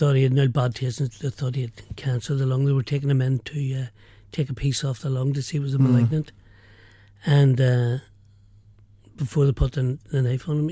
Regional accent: Boherbue, Munster, Ireland; accent: Cork; And I came from Boherbuy, between Boherbuy and Kishkeem, you know, so

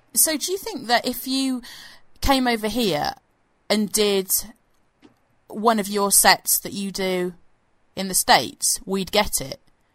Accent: England, United Kingdom; I'm English

